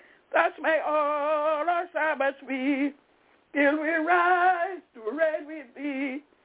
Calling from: Albany, New York, United States; I'm calling from Albany.

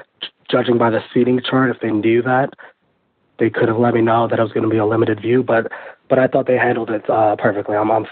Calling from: New York City, New York, United States; Hey, Rich and Bruce. … from New York City.

